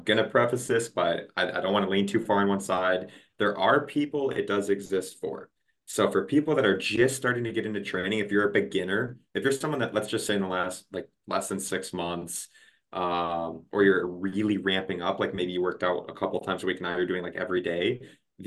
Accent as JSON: {"language": "English", "town": "Milwaukee", "region": "Wisconsin", "country": "United States", "tie": "born or raised there", "said": "I grew up in Milwaukee, Wisconsin, Midwest through and through, and then went to the University of Michigan for undergrad."}